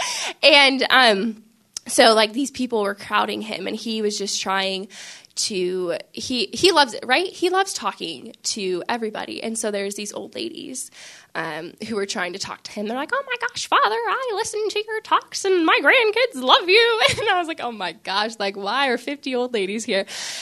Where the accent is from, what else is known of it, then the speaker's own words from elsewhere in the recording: Washington, United States; now in Ohio, United States; Yes, I'm from Washington State. I love the outdoors. I love hiking. It is really hard to be in Ohio because there's not a lot of mountains.